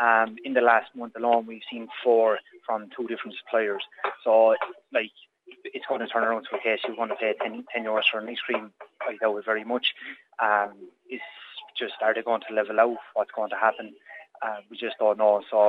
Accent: Portlaoise, Leinster, Ireland; And we're from Port Leash, me and my wife, and we just wanted to give back to the community as well.

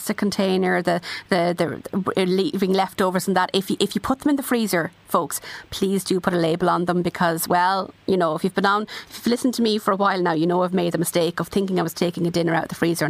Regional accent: Tullamore, Offaly, Ireland; I grew up in Tullamore. I cycled to school when I was in primary school every day and I loved it.

